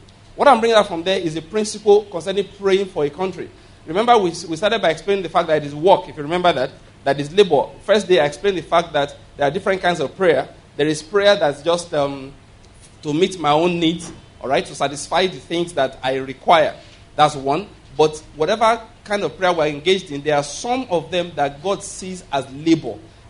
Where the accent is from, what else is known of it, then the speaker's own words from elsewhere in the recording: Nigeria; Assuming I don't know anybody there, I don't live there, but because I'm a Nigerian, I'm so connected what is going on there.